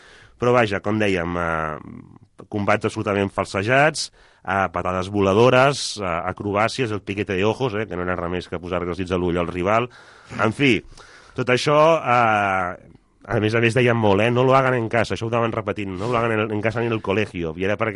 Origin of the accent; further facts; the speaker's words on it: Girona, Catalonia, Spain; jo com a gironí